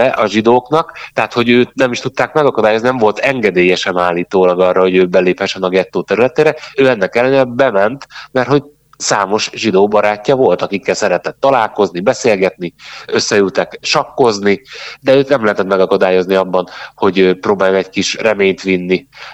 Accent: Kiskunhalas, Bács-Kiskun, Hungary; Igen, én magam is kiskunhalasi vagyok

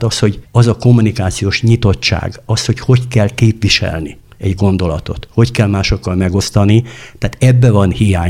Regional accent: Demecser, Szabolcs-Szatmár-Bereg, Hungary; born there; én Demecserbe születtem, két falóval arrébb Gyulaházáról startolt

